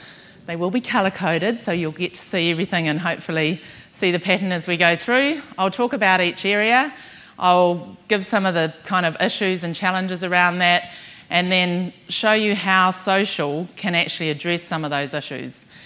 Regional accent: New Zealand; and I'm from New Zealand.

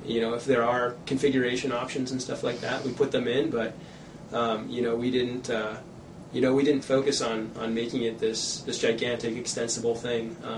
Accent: Cincinnati, Ohio, United States; also born or lived in New Jersey / Wisconsin; So I kind of say the Midwest. I was born in Cincinnati, Ohio. Lived there for about 10 years, then we moved to New Jersey, then we moved for a couple years. And then we moved to Wisconsin.

